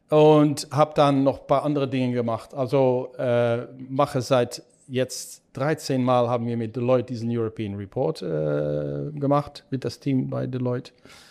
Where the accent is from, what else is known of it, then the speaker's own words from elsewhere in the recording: Netherlands; accent: Dutch; German is a second language; moved away as an adult; also born or lived in Chicago; ich bin Holländer, alle hören können wahrscheinlich an meinem Akzent.